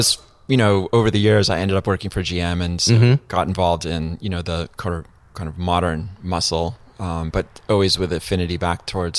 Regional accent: Connecticut, United States; I grew up in Connecticut.

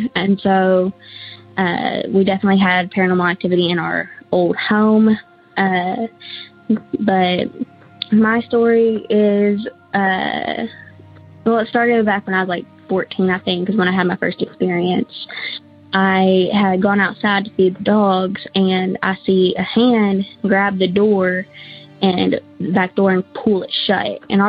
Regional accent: Searcy, Arkansas, United States; I'm from the Searcy area of Arkansas.

